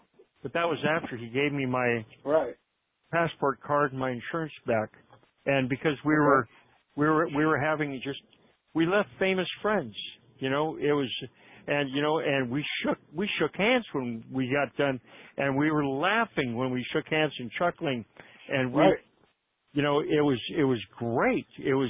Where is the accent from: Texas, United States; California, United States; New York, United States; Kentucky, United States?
New York, United States; Bronx; I'm some other guy. I'm from the Bronx.